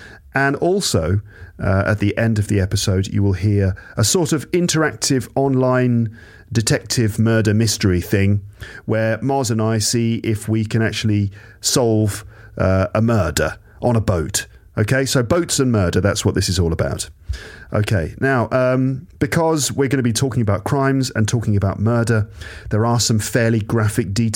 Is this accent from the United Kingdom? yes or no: yes; United Kingdom; I've noticed this not just as a British person myself, but just when communicating with people from different places